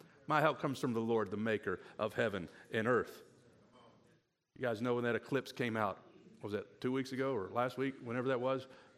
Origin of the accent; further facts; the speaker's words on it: Kentucky, United States; also born or lived in Detroit; My dad was born and raised in Detroit. I was born there, grew up in Kentucky.